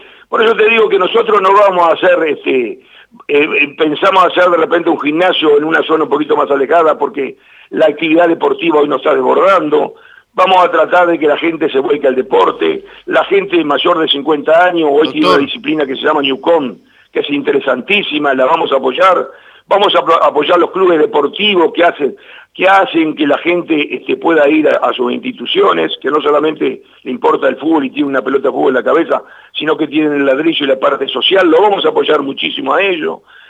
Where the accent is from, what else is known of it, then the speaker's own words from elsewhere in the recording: Paso de los Toros, Tacuarembó, Uruguay; a mi pueblo de Paso los Toros, porque todavía me encuentro con fuerza de hacer cosas